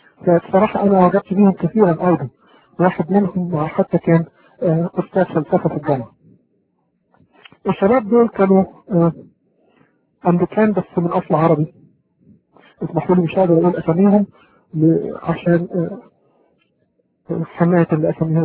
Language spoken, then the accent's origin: Arabic; Egypt; من مصر، اول مولود في اسره متدينه، والدي امام المسجد حتى الان في المنطقه اللي انا منها،